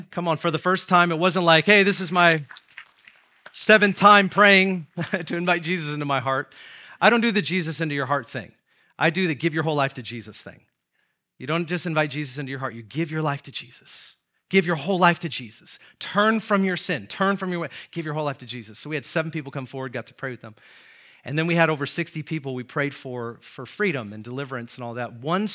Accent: Seattle, Washington, United States; All right, so I'm from Seattle, Washington, like born and raised, and just not a place that I go to.

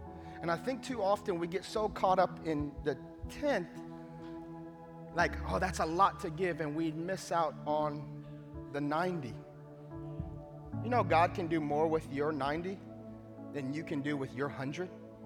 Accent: Hawaii, United States; I'm from Hawaii, so you guys know this is a delicacy, right?

